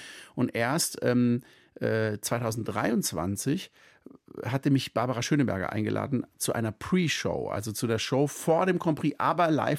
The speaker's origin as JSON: {"language": "German", "region": "Baden-Württemberg", "country": "Germany", "tie": "born or raised there", "said": "Ich bin im Schwarzwald aufgewachsen"}